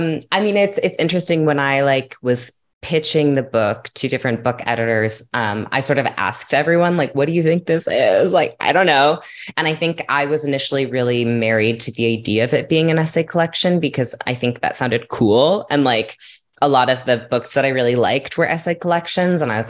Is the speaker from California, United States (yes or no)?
yes; California, United States; Like, I grew up in California. I got to see a lot of tide pools when I was younger.